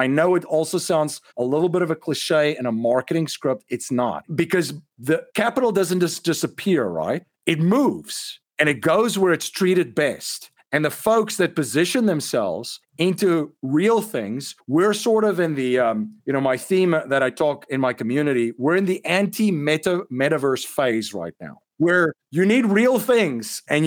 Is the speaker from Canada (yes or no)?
no; South Africa; what I've seen and growing up in South Africa, it's economic.